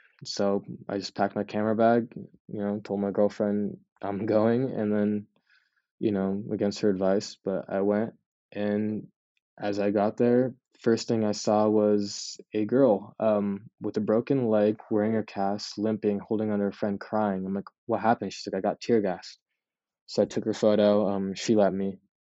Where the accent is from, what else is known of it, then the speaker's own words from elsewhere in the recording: Reno, Nevada, United States; born there; I'm Bengali, so Southern Asian. I was born in Reno, but my parents are from there.